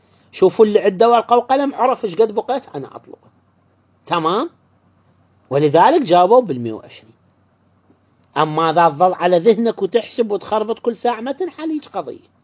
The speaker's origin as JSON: {"language": "Arabic", "country": "Iraq", "said": "عندنا بالعراق"}